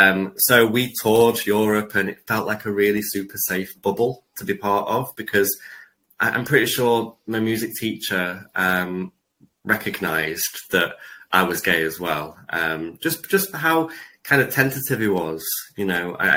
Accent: Manchester, North West England, United Kingdom; growing up in Manchester, Manchester in the kind of mid to late 90s

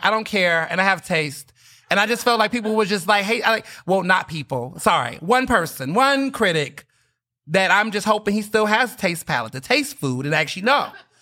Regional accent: Houston, Texas, United States; And we grew up in Houston. So Galveston, you know, Cajun, the Gulf.

